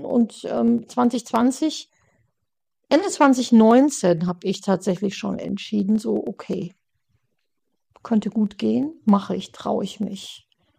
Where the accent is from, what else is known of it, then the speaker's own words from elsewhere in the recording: Düsseldorf, North Rhine-Westphalia, Germany; born there; Ich bin in Düsseldorf geboren, und habe dort meine Ausbildung gemacht